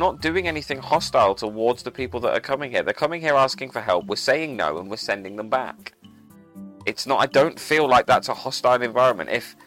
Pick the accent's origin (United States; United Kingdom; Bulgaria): United Kingdom; I'm not saying that because I'm British and I'm proud.